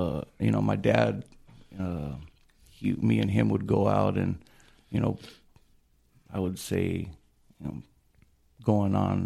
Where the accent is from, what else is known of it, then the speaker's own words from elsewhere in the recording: Honolulu, Hawaii, United States; So I was born in Kaiser Permanente, Honolulu, and Oahu is where we called home when we were there.